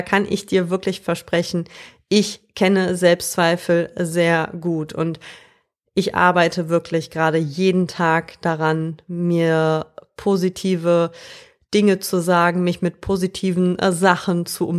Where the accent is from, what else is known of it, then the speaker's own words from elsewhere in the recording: North Rhine-Westphalia, Germany; Ich komme ja aus dem Rheinland hier und hier wird der Karneval wie wild gefeiert